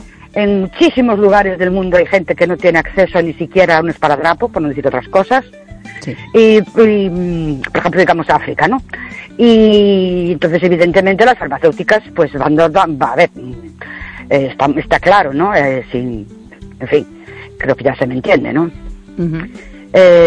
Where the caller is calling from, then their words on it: Ourense, Galicia, Spain; de Ourense.